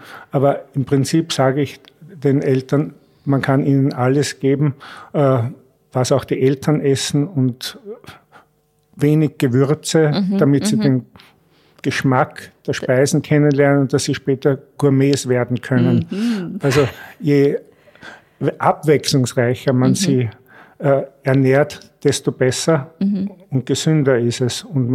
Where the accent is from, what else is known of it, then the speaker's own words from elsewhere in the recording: Kaprun, Salzburg, Austria; Ich bin aus Kaprun, ein Salzburger Pinzgauer.